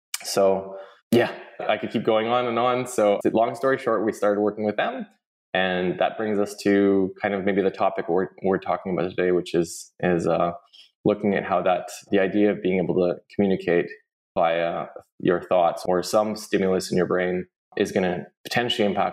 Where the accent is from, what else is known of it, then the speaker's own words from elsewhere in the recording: Vancouver, British Columbia, Canada; moved away as an adult; now in San Francisco, United States; we came back to London, we set up studio in Vancouver. So Vancouver is where the studio originated, my hometown. And then in 2016, moved back down to San Francisco, the Bay Area